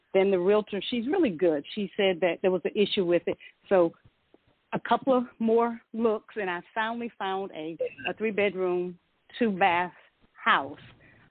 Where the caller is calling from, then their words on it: Georgia, United States; I'm calling from Georgia